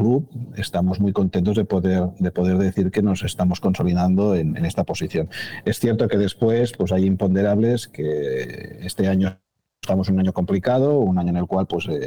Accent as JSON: {"language": "Spanish", "town": "Igualada", "region": "Catalonia", "country": "Spain", "said": "Yo soy de Igualada y empecé trabajando para algunas entidades deportivas locales"}